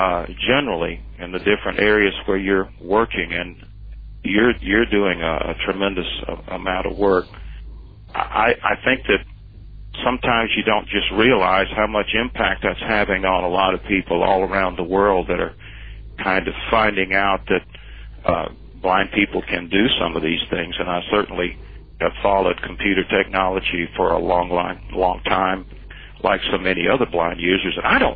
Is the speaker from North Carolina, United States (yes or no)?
yes; Robbinsville, North Carolina, United States; I grew up in the Smoky Mountains, the early part of my life, Smoky Mountains of western North Carolina, right up against East Tennessee, in a small town called Robbinsville, North Carolina.